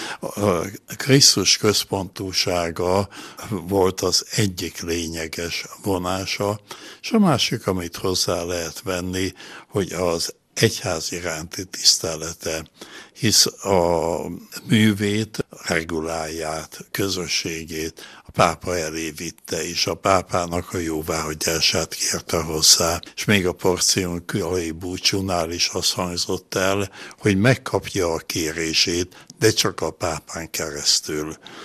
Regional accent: Szeged, Csongrád-Csanád, Hungary; Szegedi vagyok

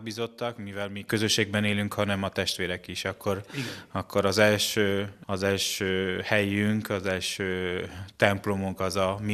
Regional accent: Veneto, Italy; born there; Hungarian is a second language; moved away; Igen, én Padova megyében születtem, egy kis faluban, Paduából körülbelül 30 kilométer

